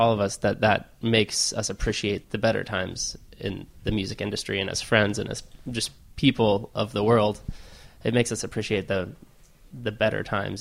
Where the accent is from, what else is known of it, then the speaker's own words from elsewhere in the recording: Ohio, United States; now in New Jersey, United States; I'm originally from Ohio.